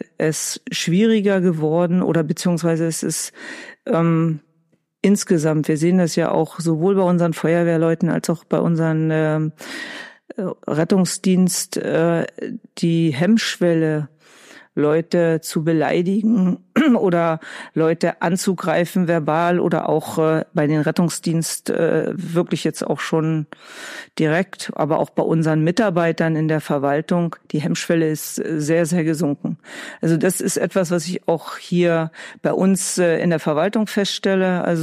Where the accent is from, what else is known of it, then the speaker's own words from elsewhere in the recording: Brandenburg, Germany; Na, zunächst einmal sind wir Brandenburger.